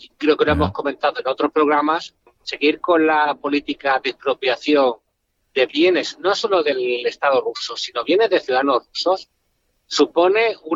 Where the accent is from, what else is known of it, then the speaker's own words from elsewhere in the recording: Spain; lo preocupante como ciudadano español